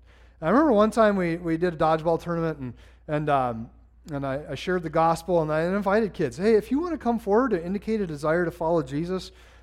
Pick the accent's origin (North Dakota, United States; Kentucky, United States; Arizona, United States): North Dakota, United States; Carrington; then my hometown, Carrington, North Dakota, or Emory, South Dakota, those places would have been radically different.